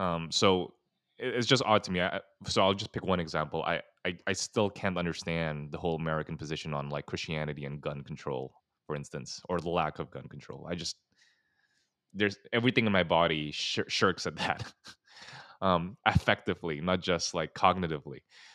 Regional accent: Singapore; also born or lived in Indonesia; now in United States; I mean, I growing up in Singapore and then Indonesia.

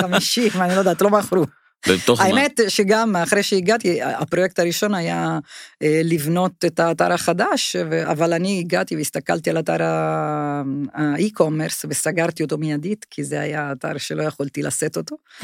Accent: Italy; now in Israel; עזוב שידעתי בגלל שבאתי מאיטליה, אז ידעתי מה זה כדורגל בעוצמה של מועדון

